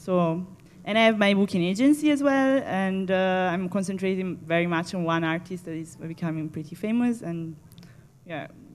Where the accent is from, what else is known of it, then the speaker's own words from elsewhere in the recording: Italy; I come from Italy